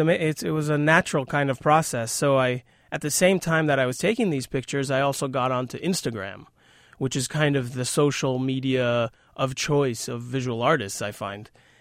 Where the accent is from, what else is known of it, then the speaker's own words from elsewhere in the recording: New York, United States; Well, first of all, I grew up in New York.